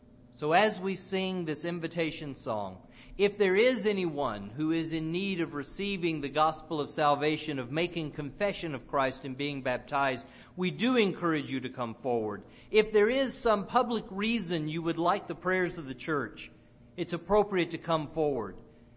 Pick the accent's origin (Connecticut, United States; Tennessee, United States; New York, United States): Tennessee, United States; Nashville; Growing up in Nashville, the preacher I listened to Sunday after Sunday was Jim Bill McIntyre.